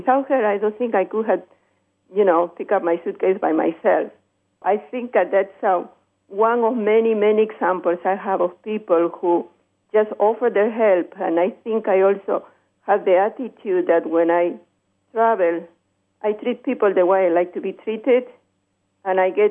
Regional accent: Peru; English is a second language; now in Chicago, United States; Originally, I'm from Peru.

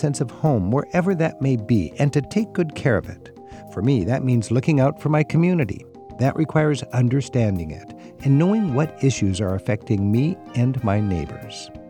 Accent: Edmonds, Washington, United States; My hometown sits on the other side of the continent, as far west as you can get without swimming. Edmonds, it's just a little town built up around a ferry dock

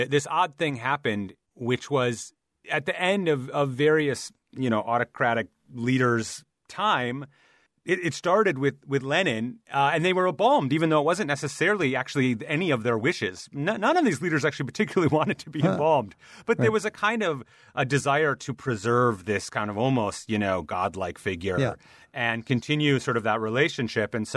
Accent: Midwest, United States; like, I'm from the Midwest, and every year I'd go to the Minnesota State Fair

